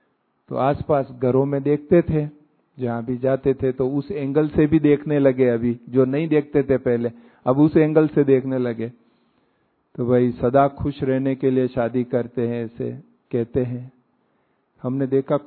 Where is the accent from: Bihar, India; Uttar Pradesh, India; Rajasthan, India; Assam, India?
Rajasthan, India; हम यहां उदयपुर है राजस्थान में, उसके पास में छोटा सा गांव है 30 किलोमीटर, वहां हम रहे थे, वो हमारा गांव है नेटिव। तो पूरा जैसे गांव में ही बड़े पले, पढ़ाई भी वहीं से की